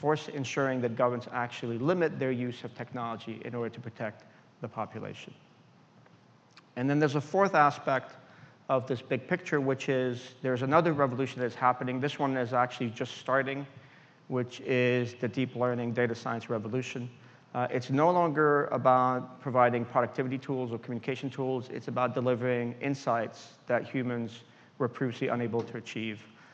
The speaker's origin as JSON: {"language": "English", "region": "Geneva", "country": "Switzerland", "tie": "born or raised there", "said": "I grew up in Geneva."}